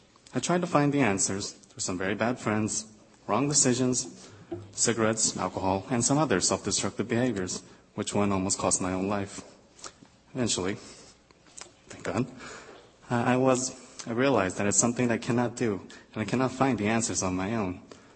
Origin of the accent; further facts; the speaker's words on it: Seoul, South Korea; now in United States; Seoul, South Korea.